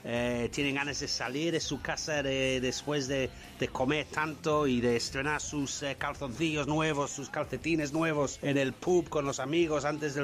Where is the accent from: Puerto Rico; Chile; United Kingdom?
United Kingdom; Sunderland, North East England; Spanish is a second language; Y yo soy de Sunderland y soy del Sunderland